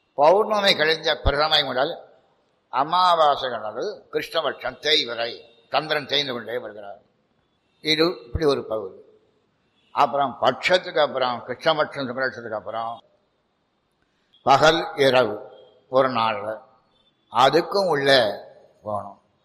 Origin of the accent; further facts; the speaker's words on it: Tirunelveli, Tamil Nadu, India; உங்களுக்கு எந்த ஊர் சாமின்னு கேட்டான். திருநெல்வேலி.